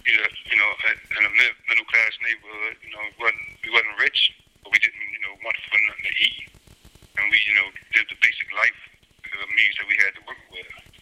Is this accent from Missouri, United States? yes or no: no; Philadelphia, Pennsylvania, United States; I was the youngest of 11 children. I grew up in West Philadelphia.